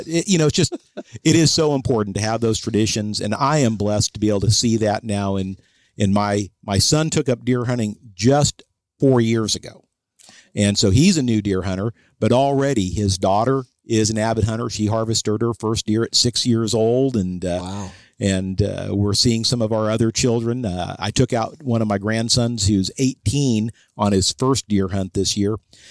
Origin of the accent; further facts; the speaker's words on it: California, United States; And I grew up in California, so a little bit different culture. You know, we had a lot of fun. We were in a car culture and things, but hunting wasn't a big part of it.